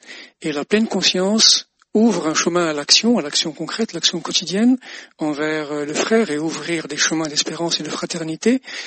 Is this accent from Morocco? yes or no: yes; Casablanca, Casablanca-Settat, Morocco; moved away as an adult; now in France; je viens de Casablanca et au moment où je suis arrivé en France pour mon doctorat, je suis venu avec mes bagages, mes livres, mes affaires.